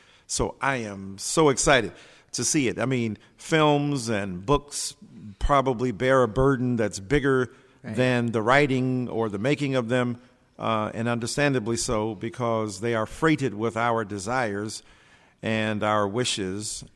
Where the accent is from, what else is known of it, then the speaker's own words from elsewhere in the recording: Detroit, Michigan, United States; Growing up in Detroit, the experiences of racism that I had confronted.